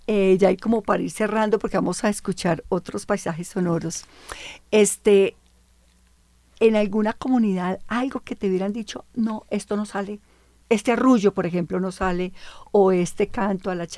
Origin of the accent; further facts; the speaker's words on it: Colombia; de verdad que como colombiana, digo yo que gracias por hacer un trabajo como este